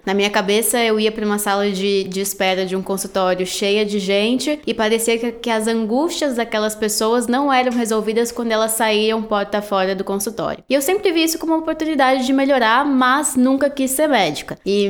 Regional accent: Florianópolis, Santa Catarina, Brazil; Eu sou de Florianópolis

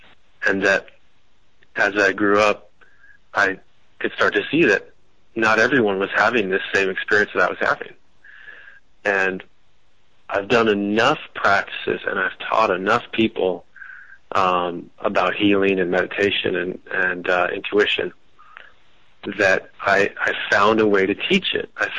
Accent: California, United States; And I was raised in the San Gorgonio Mountains. I guess they're just north of Palm Springs.

